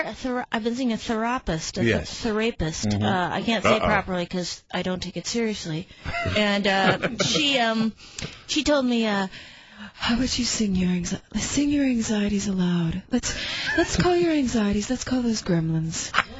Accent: Duluth, Minnesota, United States; I grew up in Duluth, Minnesota, and it's just a beautiful.

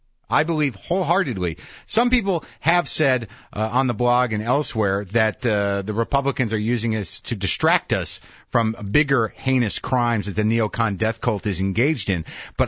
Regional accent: Albuquerque, New Mexico, United States; I grew up in Albuquerque, New Mexico, my friend. I grew up with Chicanos.

